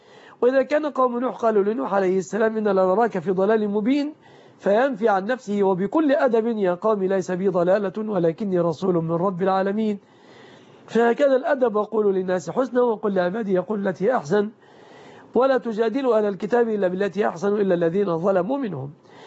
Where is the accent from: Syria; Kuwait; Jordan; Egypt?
Egypt; أن يحفظ بلادنا مصر آمنة مطمئنة